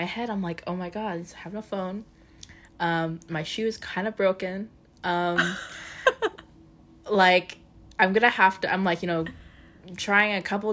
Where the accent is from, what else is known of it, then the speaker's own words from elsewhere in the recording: New York, United States; because I am a New Yorker. I can still pull that.